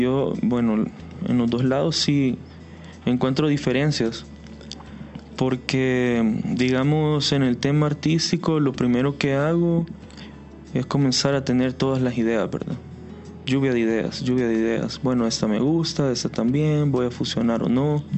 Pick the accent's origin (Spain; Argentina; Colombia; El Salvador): El Salvador; uno como salvadoreño pensando, me va a pasar algo aquí, ¿verdad?